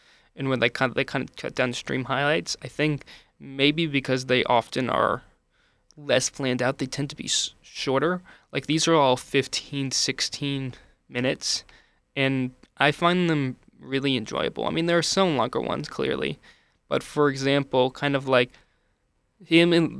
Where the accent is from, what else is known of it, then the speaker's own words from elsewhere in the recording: United States; as an American, as a basic-ass American, I have, like, no really knowledge of kind of Japanese culture that much